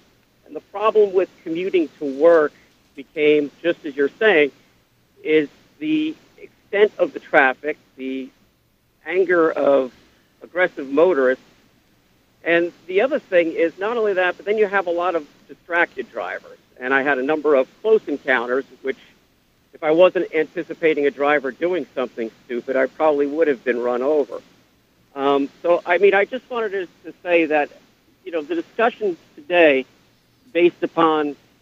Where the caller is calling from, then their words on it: New Brunswick, New Jersey, United States; I'm calling from New Brunswick, New Jersey.